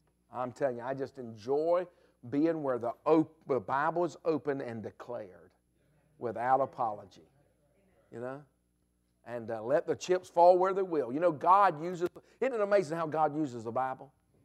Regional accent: Alabama, United States; I grew up in Alabama, so I enjoy college football. Roll Tide, amen.

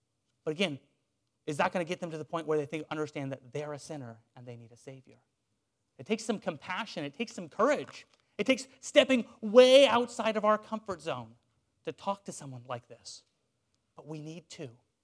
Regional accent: Portland, Oregon, United States; So back where I grew up near Portland, Oregon, there was a Bible college

